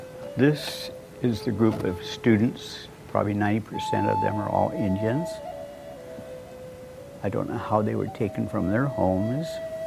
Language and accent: English; Vancouver, British Columbia, Canada; born there; I was born in Vancouver, Canada, February 3rd, 1937.